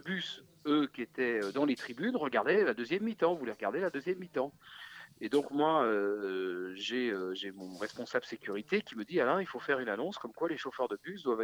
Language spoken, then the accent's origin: French; Angers, Pays de la Loire, France; Moi, j'ai été d'abord speaker, étant donné que j'étais d'Angers